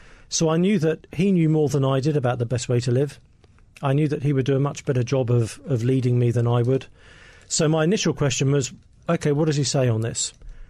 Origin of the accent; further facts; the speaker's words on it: Sevenoaks, South East England, United Kingdom; Kent. So it's in the most Kent. Southeasterly part, a little town called Sevenoaks.